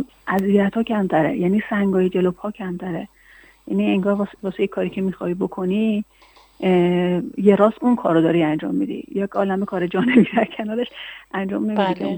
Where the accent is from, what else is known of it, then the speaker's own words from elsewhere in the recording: Hamadan, Iran; ما اگر در همدان بزرگ شدیم و از خدمات این شهر استفاده کردیم تا به جایی برسیم